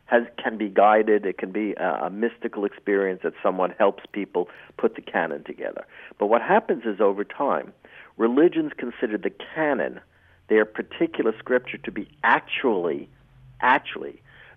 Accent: United States; And, you know, from my perspective, and I'm American, mm-hmm. that's my identity is predominantly American.

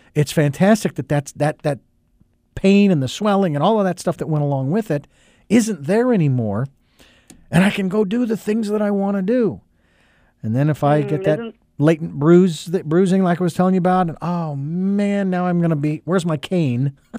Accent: Phoenix, Arizona, United States; now in Santa Barbara, United States; I moved from Phoenix where I grew up with the heat.

